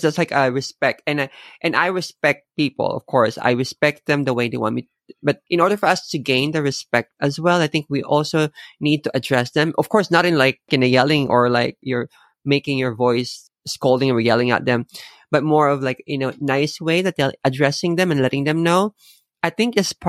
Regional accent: Philippines; I don't usually notice as a Filipino. They notice probably I'm a foreigner. And then when I start talking to them in Tagalog, which is the mother language of the Philippines, they suddenly like get surprised.

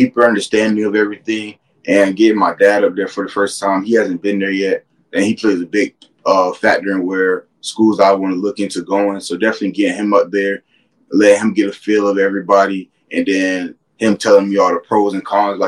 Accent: Florida, United States; me and my family, we're from South Florida

